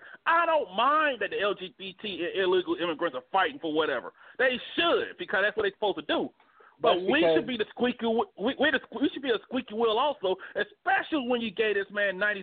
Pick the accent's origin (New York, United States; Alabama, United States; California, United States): Alabama, United States; Montgomery; I'm from Montgomery, Alabama now, where the bus boy kind of happened. We should have had our own freaking buses.